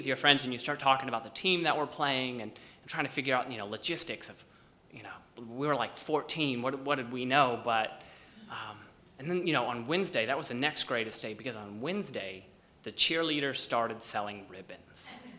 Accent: Texas, United States; So I grew up right outside of San Antonio, but it's still in a rural enough town

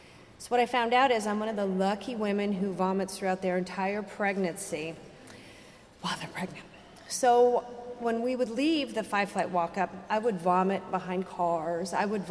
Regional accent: Idaho, United States; And also, I grew up in Idaho, and my entire life, when I'd fill out an application or go anywhere, and it says city of birth, state of birth, wherever, I would have to write Idaho.

